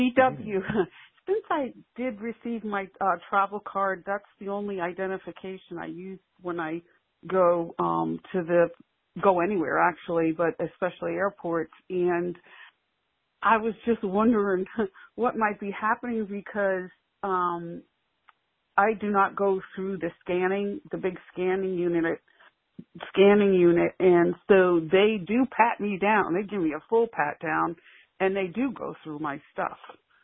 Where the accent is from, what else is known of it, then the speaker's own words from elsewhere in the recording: United States; I'm an American national, and I have my passport card